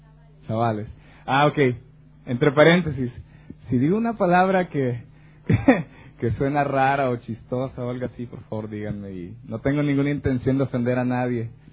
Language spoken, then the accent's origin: Spanish; El Salvador; moved away; also born or lived in Mexico; un paisano por aquí de El Salvador. ¿Quién diría que uno se encuentra aquí con gente? ¿Tú también sos de El Salvador?